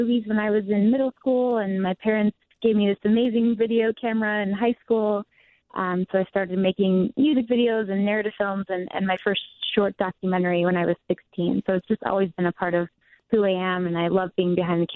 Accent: Evanston, Illinois, United States; But growing up in Evanston in a really diverse neighborhood and with parents that never made me feel like gender was an issue when approaching career

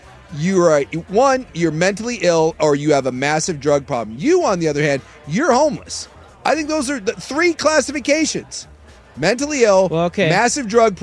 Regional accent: Alaska, United States; but like growing up in Alaska, every now and then, like you'd be camping

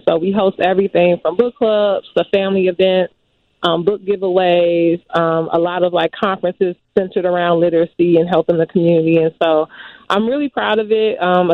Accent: Chicago, Illinois, United States; So really speaking like in my neighborhood, I grew up in the Art Gresham neighborhood.

